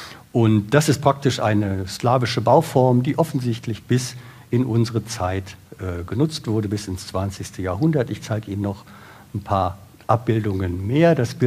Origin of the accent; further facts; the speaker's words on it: Bonn, North Rhine-Westphalia, Germany; also born or lived in Brandenburg; Ich komme selber aus Bonn, bin zwar seit 30 Jahren in Brandenburg